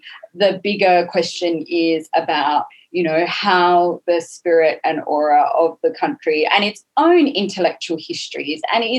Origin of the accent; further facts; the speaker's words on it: Australia; even though I grew up in Australia